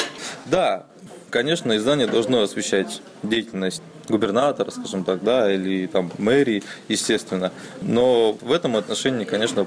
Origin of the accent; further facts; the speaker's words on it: Magadan Oblast, Russia; А так как я вырос на Марчигане